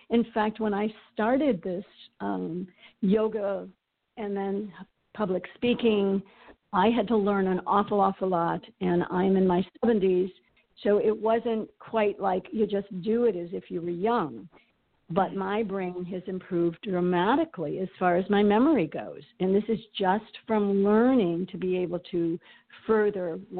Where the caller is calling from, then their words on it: Boynton Beach, Florida, United States; I'm calling from Boynton Beach.